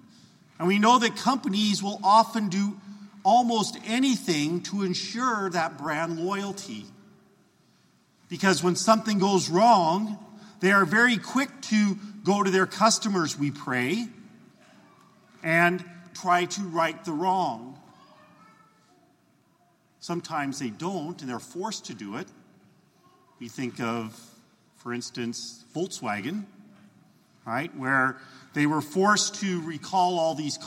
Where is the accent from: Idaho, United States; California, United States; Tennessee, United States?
Idaho, United States; When I was growing up in Idaho, I was on a farm